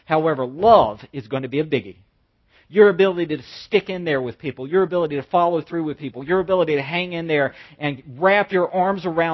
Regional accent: Ireland; I can't just chalk that up. I'm Irish. I can't do it.

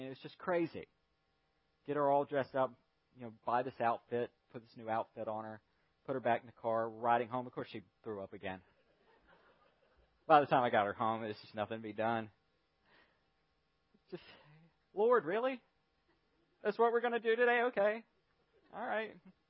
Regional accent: North Carolina, United States; I grew up in North Carolina, and one of the most celebrated things in North Carolina was the Lost Colony.

